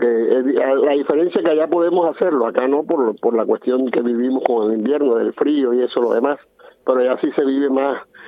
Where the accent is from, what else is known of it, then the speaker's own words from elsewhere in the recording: Barranquilla, Atlántico, Colombia; moved away as an adult; Yo soy de Barranquilla, Colombia, y tengo a mis hijos allá en Colombia todavía, ya mi esposa está conmigo aquí